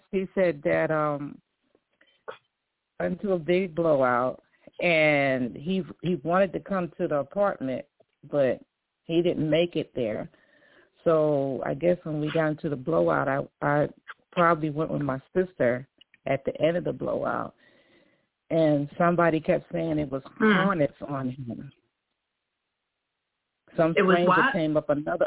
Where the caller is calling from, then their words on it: New York, United States; I'm calling from New York.